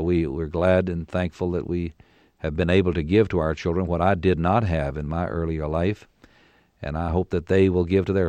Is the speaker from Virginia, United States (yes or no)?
yes; Lynchburg, Virginia, United States; Yes, I grew up in Lynchburg, Virginia, born there in 1933.